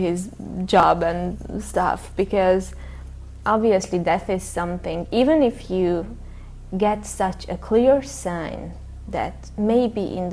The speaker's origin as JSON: {"language": "English", "country": "Hungary", "said": "I'm from Hungary."}